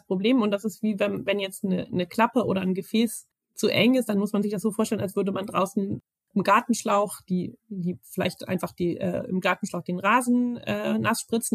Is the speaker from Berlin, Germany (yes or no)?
no; Clausthal-Zellerfeld, Lower Saxony, Germany; also born or lived in Göttingen; Also ich bin zwar in Göttingen geboren, aber bin aufgewachsen im Oberharz, in Clausthal-Zellerfeld, weil es mein Vater dahin beruflich verschlagen hatte und bin dann eben zum Studium dann eben nach Göttingen